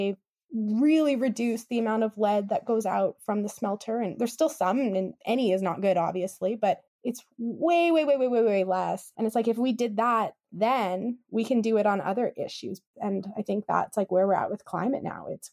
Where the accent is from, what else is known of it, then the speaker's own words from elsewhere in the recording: Kamloops, British Columbia, Canada; I talk about how I grew up in Kamloops, which is a very dry place. There's sagebrush, it's a grassland community.